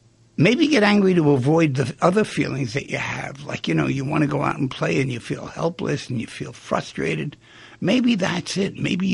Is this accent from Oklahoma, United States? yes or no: no; Manhattan, New York, United States; No, we came from Manhattan. We didn't use gloves.